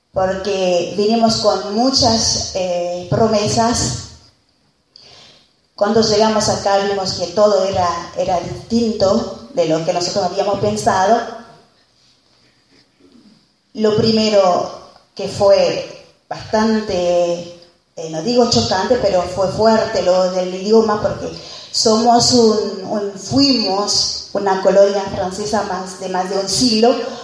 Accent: Haiti; Spanish is a second language; vengo de Haití

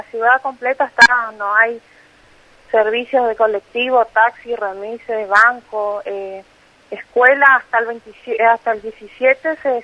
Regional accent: Posadas, Misiones, Argentina; now in Comodoro Rivadavia, Argentina; De Posadas, sí.

